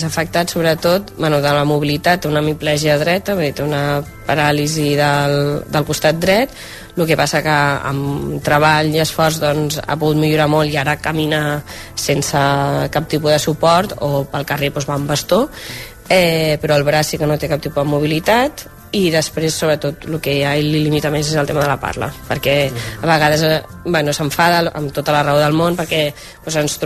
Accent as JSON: {"language": "Catalan", "town": "Barcelona", "region": "Catalonia", "country": "Spain", "tie": "born or raised there", "said": "els dos som de Barcelona, el Roger de la Verneda, jo d'aquí de Gràcia, de tota la vida"}